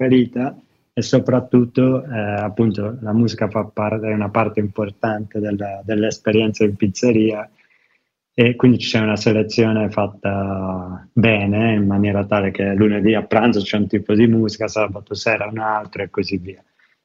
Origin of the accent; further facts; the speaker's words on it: Rome, Lazio, Italy; Io sono romano, quindi magari una base cacio e pepe